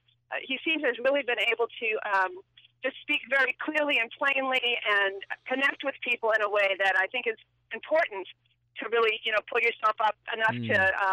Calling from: New York, United States; I'm calling from upstate New York outside of, I guess I'm pretty near Albany.

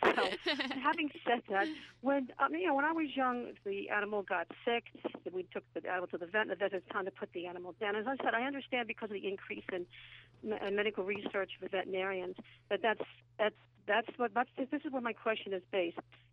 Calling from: Napanoch, New York, United States

